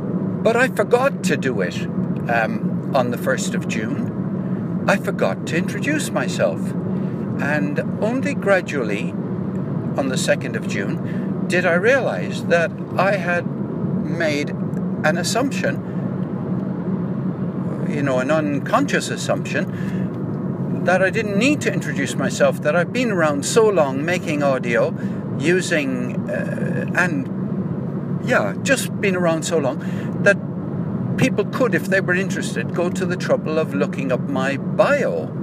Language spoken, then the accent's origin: English; Dublin, Leinster, Ireland; moved away as an adult; also born or lived in United Kingdom; now in Cork, Ireland; I'm Irish and I live in Cork since 2005, and I lived in the UK for 30 years after I left Dublin in the 1970s.